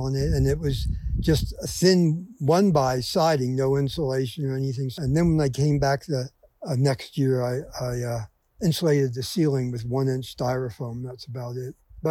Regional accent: Trenton, New Jersey, United States; I grew up in Trenton, New Jersey. I was in New York all the time as a kid.

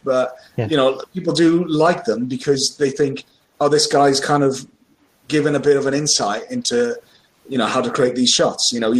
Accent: Berlin, Germany; also born or lived in Swansea, United Kingdom; now in United Kingdom; I was born in Swansea. And that's about it. As I lived in Germany for a while, I went to Berlin. I lived in Berlin and I went to school over there for 8 years when I was a kid. And I've been back in Britain since 1994.

